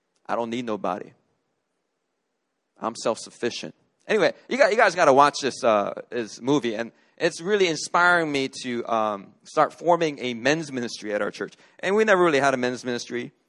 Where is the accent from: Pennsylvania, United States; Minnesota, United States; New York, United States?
Pennsylvania, United States; Philadelphia; I grew up in Philadelphia, in America. And there I was taught right away that you don't cry.